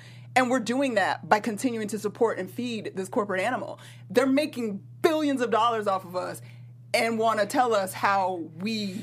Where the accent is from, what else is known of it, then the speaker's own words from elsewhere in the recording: Atlanta, Georgia, United States; Don't get me wrong, I'm from Atlanta, okay?